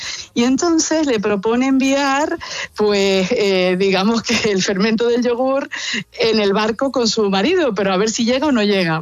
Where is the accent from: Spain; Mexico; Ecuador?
Spain; Garachico, Canary Islands; Voy a empezar por el primero, que es uno de mi pueblo, de Garachico